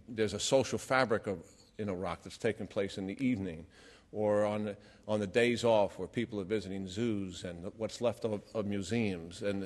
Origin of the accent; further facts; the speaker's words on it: New York City, New York, United States; now in Washington, D.C., United States; It's always great to be back in my hometown, New York City. I don't need much excuse to come here. I love this place, even though I spent most of my adult life in other places. But it always has been home, even though I don't live here. I live in Washington, D.C.